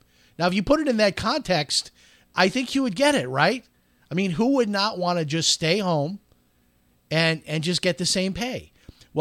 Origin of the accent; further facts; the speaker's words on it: Chicago, Illinois, United States; but I'm from Chicago.